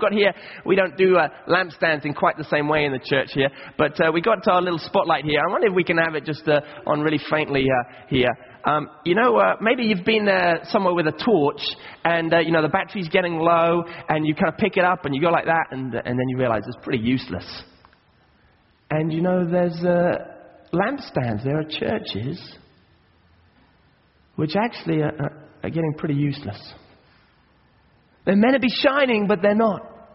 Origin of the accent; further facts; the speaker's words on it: Kenya; I grew up in Africa, in Kenya